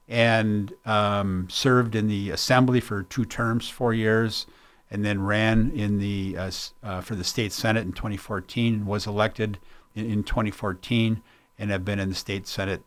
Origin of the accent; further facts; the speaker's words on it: Spring Green, Wisconsin, United States; So born and raised in Spring Green.